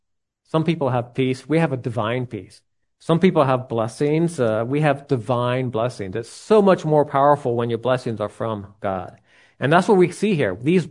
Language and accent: English; Southeast, United States; Now, I come from the southeast part of the United States, and I know the Saints as an American football team.